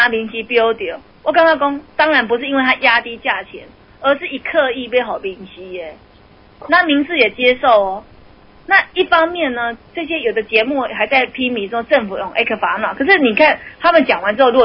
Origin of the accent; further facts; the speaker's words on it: Taiwan; 那我们台湾人民还能相信什么？